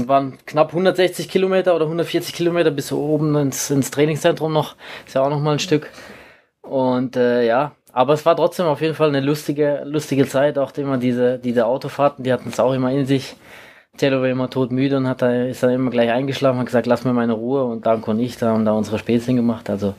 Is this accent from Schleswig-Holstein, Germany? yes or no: no; Karlsruhe, Baden-Württemberg, Germany; im Pokalspiel war es in Karlsruhe, auch noch zufällig in Karlsruhe, in meiner Heimat.